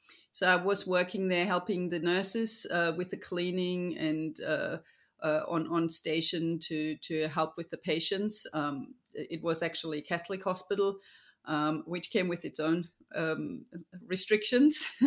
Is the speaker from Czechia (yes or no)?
no; Germany; I was born in Germany, in actually a little country town that nobody knows about, between Stuttgart and Nuremberg on the so-called Romantic Road. So really quaint town. My hometown has a river and a castle.